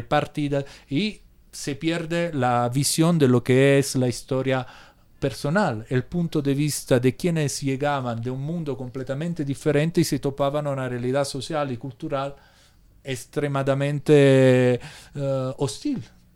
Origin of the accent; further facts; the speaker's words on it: Italy; Spanish is a second language; moved away; also born or lived in Barcelona; somos muchos italianos aquí, pero parecemos todavía invisibles.